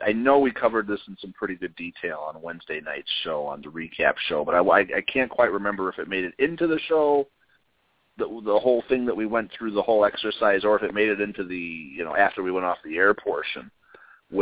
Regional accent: Chicago, Illinois, United States; We are both born and raised in Chicago. We're going to be getting 40 here in a couple of years.

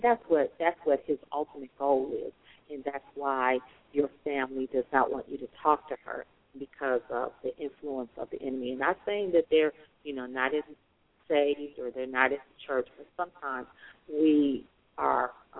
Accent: Chicago, Illinois, United States; because of the time that we're living in Chicago. I'm from Chicago.

